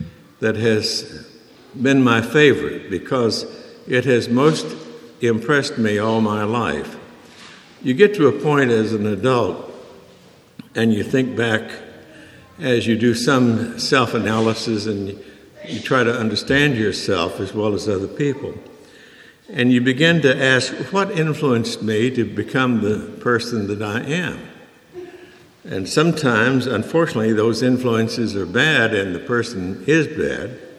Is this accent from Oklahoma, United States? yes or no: yes; Oklahoma, United States; told them I grew up in Oklahoma, and so I had a lot of fond memories, especially when my father preached at Elk City, Oklahoma